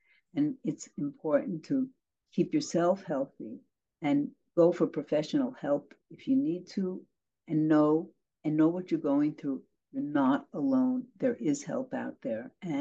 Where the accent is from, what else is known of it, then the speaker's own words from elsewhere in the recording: New York, United States; And I want to say this without sounding dramatic, even though I'm from New York, you are saving lives by having this.